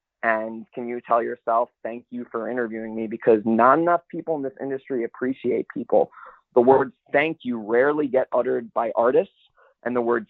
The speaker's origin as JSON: {"language": "English", "town": "Lido Beach", "region": "New York", "country": "United States", "said": "I'm from Lido Beach, Long Island, which you might have known."}